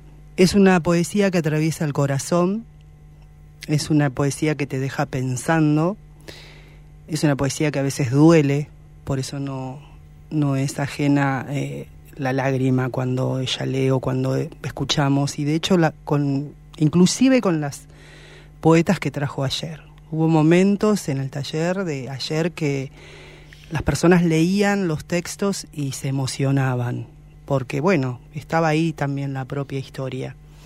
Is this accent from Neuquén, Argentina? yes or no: yes; San Martín de los Andes, Neuquén, Argentina; born there; En mi caso particular, nací acá en San Martín de los Andes